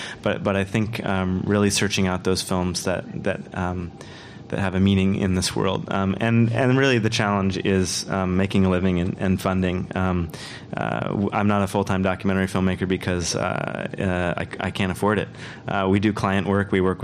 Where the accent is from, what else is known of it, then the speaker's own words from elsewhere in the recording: Mendocino, California, United States; an opportunity to make a film about a local forest that was going to be logged right outside of where I grew up in Mendocino.